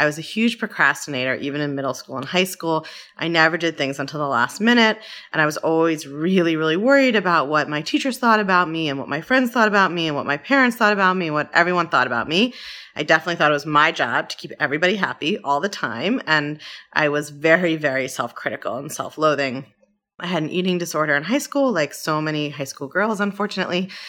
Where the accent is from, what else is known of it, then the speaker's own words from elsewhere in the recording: Baltimore, Maryland, United States; I grew up in Baltimore, actually, and I grew up in a family where everybody was very educated and had achieved a lot